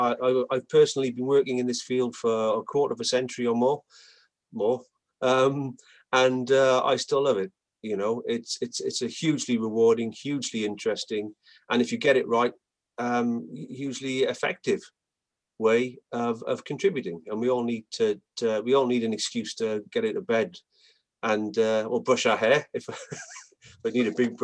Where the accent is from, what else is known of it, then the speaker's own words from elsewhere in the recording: Wales, United Kingdom; And as a Welshman, this kind of resonates with me.